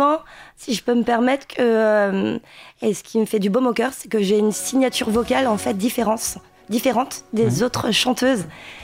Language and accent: French; Grand Est, France; moved away as an adult; now in Deux-Sèvres, France; Alors, je tiens à préciser quand même, je suis originaire d'Alsace. Je suis alsacienne de naissance. Et ça fait maintenant, si je calcule bien, 23 ans que je suis dans les Deux-Sèvres. Je m'y sens bien.